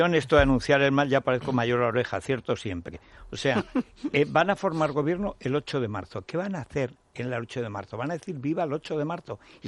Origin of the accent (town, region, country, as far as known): Andalusia, Spain